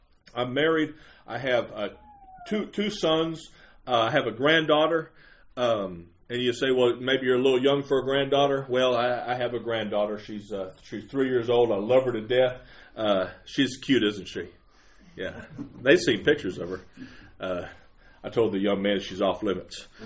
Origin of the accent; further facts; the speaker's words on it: Dallas, Texas, United States; I'm from Dallas, Texas. Well, just south of Dallas, Texas